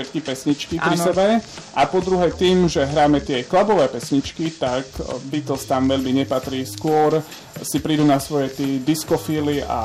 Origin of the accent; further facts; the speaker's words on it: Bardejov, Prešov Region, Slovakia; now in Košice, Slovakia; ja pochádzam z Bardejova a tam sa toho dosť malo deje.